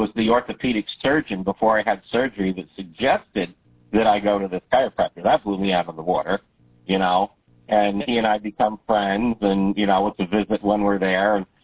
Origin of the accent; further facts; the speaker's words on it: New York, United States; now in Hancock, United States; I'm like, No. I came from more orchards and I have come from a more agricultural area than you do.